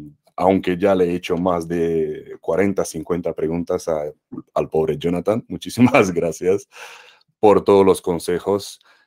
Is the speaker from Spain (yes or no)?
no; Romania; Spanish is a second language; En la educación en Rumanía, de donde vengo